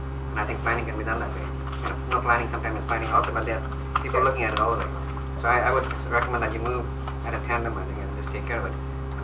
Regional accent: India; I come from India, and I used to look back at the trains that they used to run there.

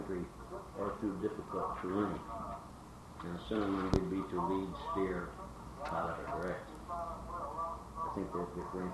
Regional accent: North Dakota, United States; a little frail native girl who grew up about 60 miles north of where I grew up in North Dakota

